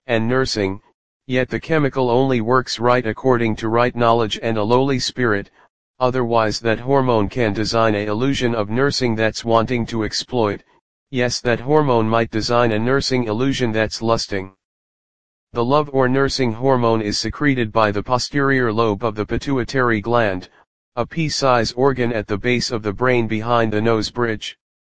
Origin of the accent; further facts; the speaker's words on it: Edmonton, Alberta, Canada; I have rights. I am a Canadian citizen. You are now an ear witness of my paramount teachings, which I … of Edmonton, am the sole author of.